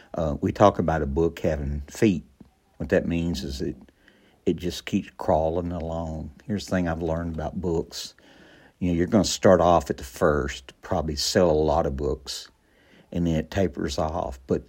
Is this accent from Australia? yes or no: no; East Texas, United States; things I've learned from growing up in the Piney Woods. As you well know, I'm very proud of my Piney Woods roots.